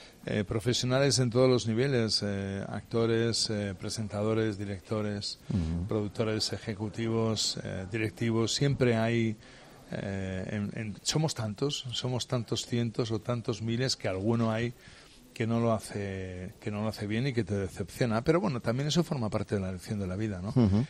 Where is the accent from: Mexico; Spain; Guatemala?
Spain; Basque Country; Sí, soy vasco.